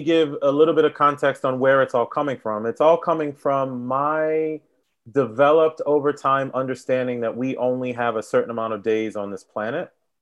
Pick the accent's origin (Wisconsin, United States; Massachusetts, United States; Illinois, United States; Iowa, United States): Massachusetts, United States; Boston; also born or lived in New York; now in Washington, United States; I live in the Washington, D.C. area. I was born in New York, raised in Boston, but I live in DC by way of University of Virginia